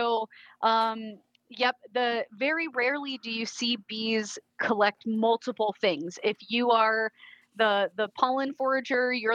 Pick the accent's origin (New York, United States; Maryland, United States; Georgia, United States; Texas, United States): New York, United States; born or raised there; also born or lived in Arizona, United States